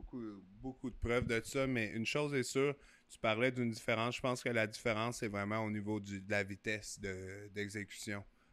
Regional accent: Quebec, Canada; Aussi, après ça, tu sais, on vient du Québec. Moi, j'étais absolument poche en anglais.

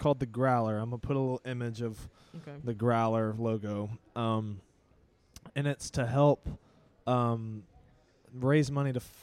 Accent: Raleigh, North Carolina, United States; I travel down to my hometown to play in this tournament. Literally, I will go for a day and then come back, and Raleigh's my hometown. So I went down to Raleigh

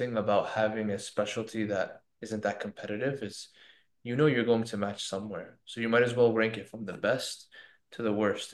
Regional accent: New Jersey, United States; now in Florida, United States; I should have mentioned I'm from New Jersey, went to New Jersey Institute of Technology in Newark, New Jersey. Lived in Florida for 3 years and yeah, fell in love.

